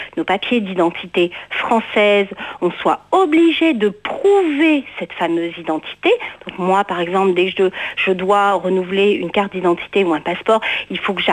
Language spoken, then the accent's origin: French; France; pourquoi je suis française, parce que je suis française, point.